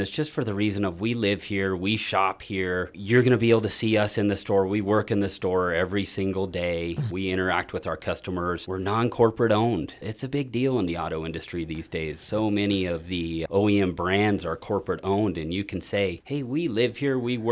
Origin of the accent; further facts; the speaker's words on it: Kingman, Arizona, United States; We are glad to be here, and we love Flagstaff. We were born and raised in Kingman, so very close.